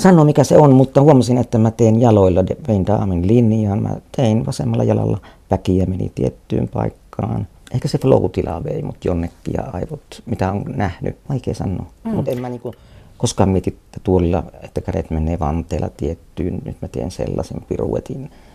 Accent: Kiuruvesi, North Savo, Finland; now in Joensuu, Finland; 20 vuotta sitten muutin Ylä-Savosta Kiuruvieltä Joensuuhun vappuna.

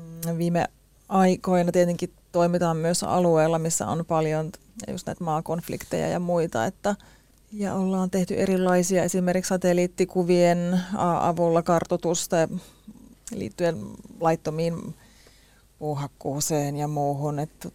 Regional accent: Central Finland, Finland; mä oon kotoisin Keski-Suomesta, missä ollaan joen rannalla ja kalastetaan ja ollaan paljon metsässä

